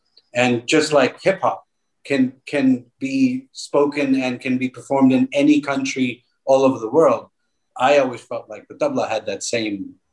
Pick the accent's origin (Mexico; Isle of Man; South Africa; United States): United States; New York; even though I grew up in New York and Long Island, my parents kept us on a steady diet of Lavani music and a lot of Marathi old films